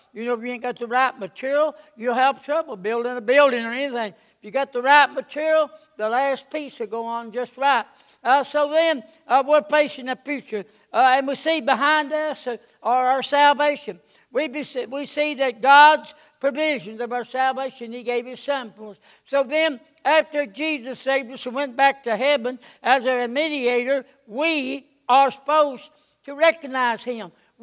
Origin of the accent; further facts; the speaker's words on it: United States; as a young boy growing up in Russell County, you had a revival.